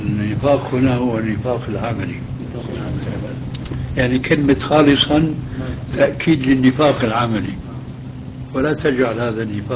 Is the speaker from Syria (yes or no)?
yes; Syria; وإلا فيكون مثله كمثل ما يقال عندنا في سوريا